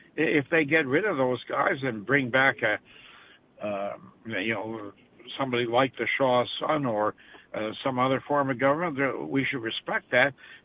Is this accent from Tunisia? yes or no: no; Canada; I'm a Canadian. They'll assume I'm an American.